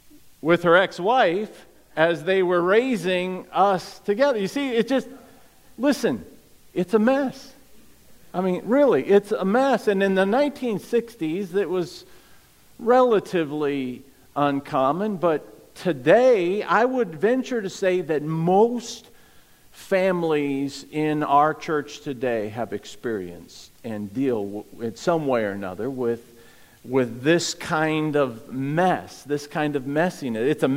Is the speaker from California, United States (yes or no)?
yes; San Bernardino, California, United States; born there; I was born in San Bernardino in 1960. My twin brother and I have the distinction of being the first twins born in San Bernardino County in the decade of the 60s.